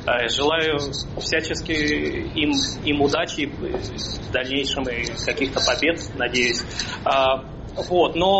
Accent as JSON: {"language": "Russian", "region": "Saint Petersburg", "country": "Russia", "tie": "born or raised there", "lives_now": "Germany", "said": "в моем родном городе Петербурге"}